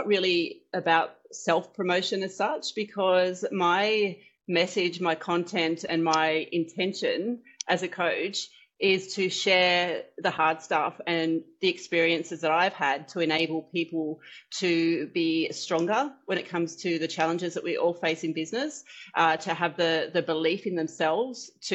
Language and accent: English; Kiama, New South Wales, Australia; I mean, I am from Kiama, so I have been fairly spoiled in that I come from a pretty beautiful place already.